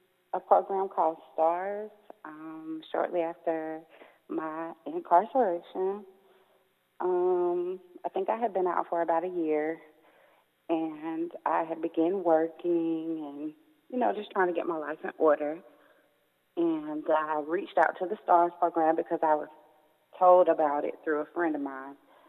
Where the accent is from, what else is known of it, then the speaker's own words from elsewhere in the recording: Aberdeen, North Carolina, United States; I grew up in Aberdeen. It's a very small town in North Carolina, and I pretty much have been there all of my life.